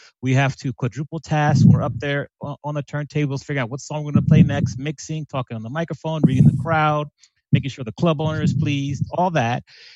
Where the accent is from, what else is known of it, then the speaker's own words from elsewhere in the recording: Washington, District of Columbia, United States; I'm from the Washington, D.C. area.